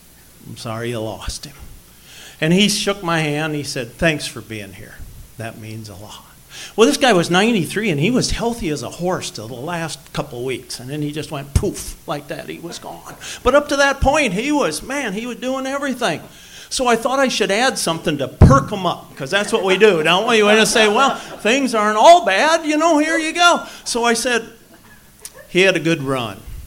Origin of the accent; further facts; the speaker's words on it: Hartland, Minnesota, United States; I'm from Heartland, Minnesota, population 315, 4 last names. We don't have lines.